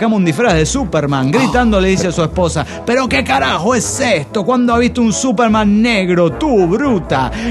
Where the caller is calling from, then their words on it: Toluca, State of Mexico, Mexico; de Toluca, México.